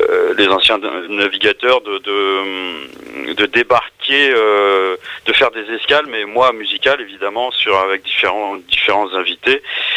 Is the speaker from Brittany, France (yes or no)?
no; Champigny-sur-Marne, Île-de-France, France; born there; Je suis né à Champigny.